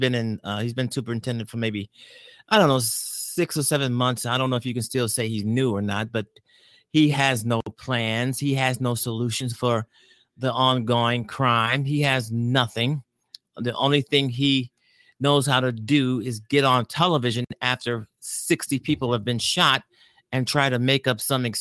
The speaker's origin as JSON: {"language": "English", "town": "Chicago", "region": "Illinois", "country": "United States", "said": "I focus on Chicago because I'm from Chicago and I actually broadcast and live here."}